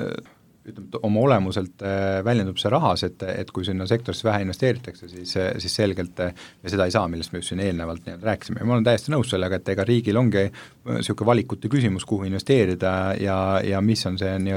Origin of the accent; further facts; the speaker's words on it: Paide, Järva County, Estonia; alles siin mõned aastad tagasi meil on ka Paides , kus me ise pärit oleme